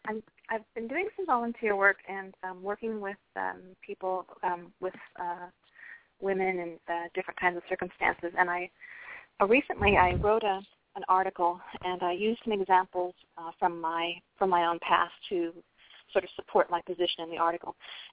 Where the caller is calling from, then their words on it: Florida, United States; Hi, this is … I'm in Florida.